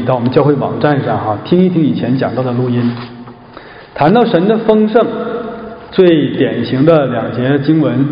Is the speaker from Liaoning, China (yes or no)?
yes; Shenyang, Liaoning, China; 我老家辽宁沈阳